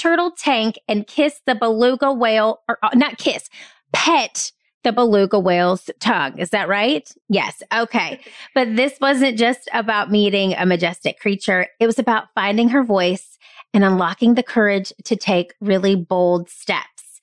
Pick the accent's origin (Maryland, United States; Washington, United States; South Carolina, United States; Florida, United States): South Carolina, United States; Charleston; I am currently a member of the Wish Society in my hometown here of Charleston, South Carolina.